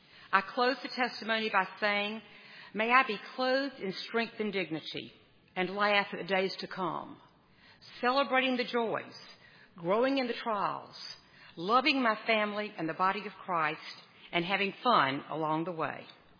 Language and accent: English; Columbia, United States; We grew up in Columbia, we had daily morning devotionals, and we attended First Presbyterian Church.